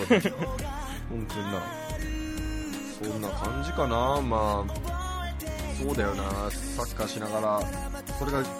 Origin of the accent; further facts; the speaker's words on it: Komono, Mie, Japan; 俺小物町出身だから鈴鹿山脈見ると、ああ、いや、俺であの辺の鈴鹿山脈のてか、もう湯の山のふもとで育ったから